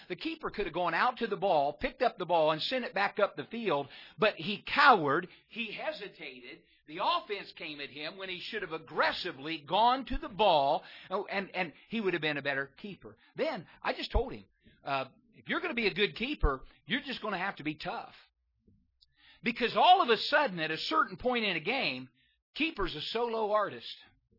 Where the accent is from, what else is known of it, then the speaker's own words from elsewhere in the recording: Indiana, United States; I'm from Indiana. I coach like Bobby Knight.